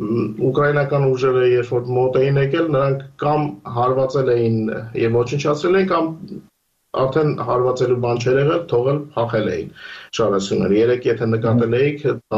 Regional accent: Armenia; now in Ukraine; երբ ինչպես մենք կարելիցիկ Հայաստանից են, իրենք գնալու տեղում են, ասենք մնացած ովքեր որ բնիկ ուկրաինացիներ են, իրենք գնալու տեղ չունեն։

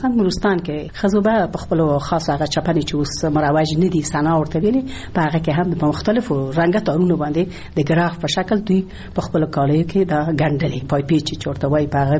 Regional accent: Ghazni, Afghanistan; born there; زه په غزنی کې زیږیدلې ما

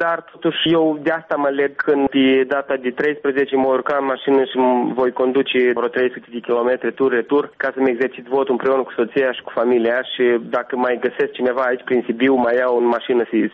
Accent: Gagauzia, Moldova; born there; first language Gagauz; Romanian is a second language; Da, sunt găgăuz, jet de jet. Am învățat română la școală

